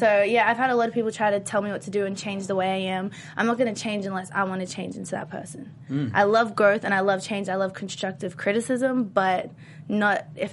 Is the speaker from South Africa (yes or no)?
no; Brisbane, Queensland, Australia; also born or lived in Melbourne; now in Los Angeles, United States; I mean, where I grew up in Brisbane, I didn't get much love, but last year I lived in Melbourne, Australia.